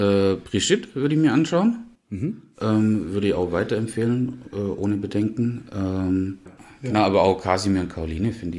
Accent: Knittlingen, Baden-Württemberg, Germany; Aus Knittlingen, nördlich von Pforzheim.

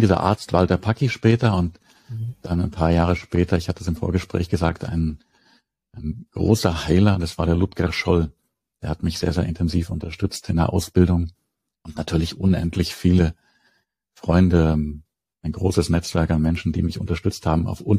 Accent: Southern Germany, Germany; Man Mitte der 60er Jahre geboren, auch schon ein paar Jahre alt. Auf dem Land aufgewachsen in Süddeutschland, im weitesten Rahmen, in ganz Süddeutschland. Im kleinen Haushalt, in einem Handwerkermeisterhaushalt.

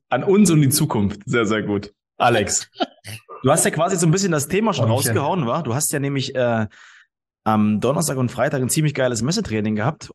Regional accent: Thuringia, Germany; Also ich komme ja aus dem Eichsfeld.

